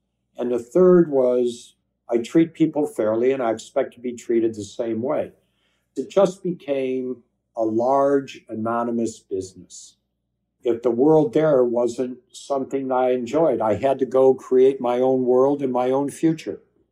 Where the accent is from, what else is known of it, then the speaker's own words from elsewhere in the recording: California, United States; I was 21 from California.